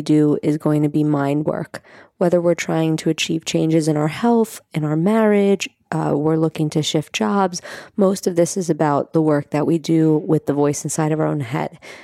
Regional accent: Staten Island, New York, United States; I mean, I grew up in Staten Island, which I do not openly tell people

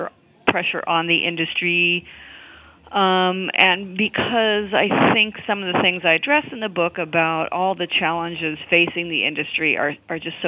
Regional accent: California, United States; I am from California.

